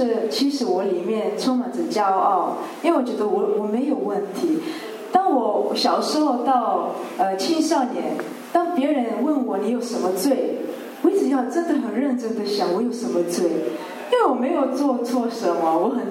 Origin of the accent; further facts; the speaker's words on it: Rome, Lazio, Italy; 我是在这里出生长大，在罗马，然后我的爸爸妈妈是可以说是第一批的华人来到意大利，他们是80年代的移民到意大利。